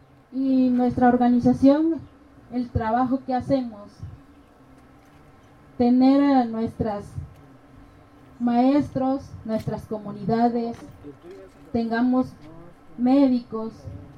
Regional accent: Barranca Guadalupe, Guerrero, Mexico; first language Mepa; Spanish is a second language; que es municipio de Ayutla, mi comunidad es Barranca, Guadalupe. Yo hablo en MEPA.

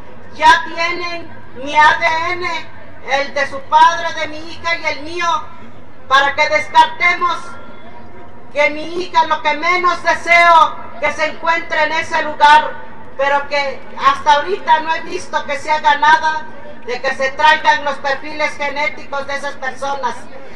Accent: Guerrero, Mexico; Vengo del estado de Guerrero.

